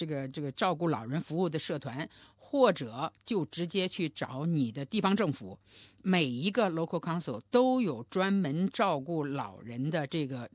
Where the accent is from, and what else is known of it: China